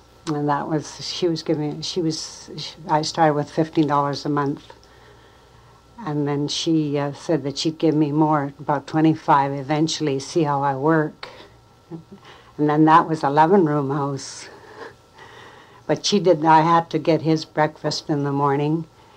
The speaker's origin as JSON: {"language": "English", "town": "Princeton", "region": "British Columbia", "country": "Canada", "tie": "born or raised there", "said": "Well, I was born in British Columbia in around Princeton … I've lived here all my life."}